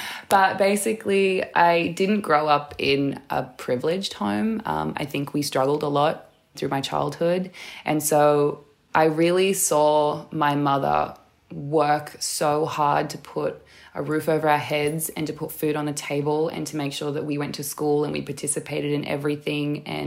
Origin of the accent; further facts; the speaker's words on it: Newcastle, New South Wales, Australia; my mum spent a lot of time in Karua, which is Worimi, and I was born and raised in Newcastle, which is Awabakal. So I feel as though I'm a little bit blended of both.